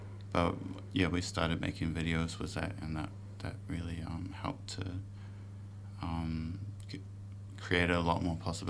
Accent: New Zealand; as a New Zealander, being at an award show

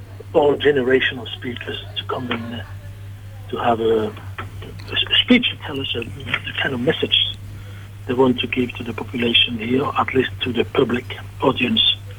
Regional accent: Mangareva, French Polynesia; I come from Manga River, which is the archipelago, the most southeastern archipelago within Ma'oe Nui.

